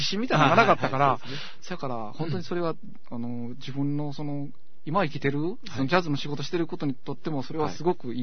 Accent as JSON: {"language": "Japanese", "region": "Osaka", "country": "Japan", "said": "でなんかもう思わず大阪人としては拍手を送りたくような"}